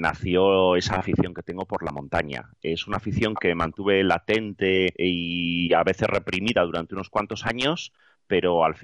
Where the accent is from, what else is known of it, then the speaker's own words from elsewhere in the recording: Bilbao, Basque Country, Spain; Yo soy del País Vasco, no sé si lo sabéis, pero bueno, nací en Bilbao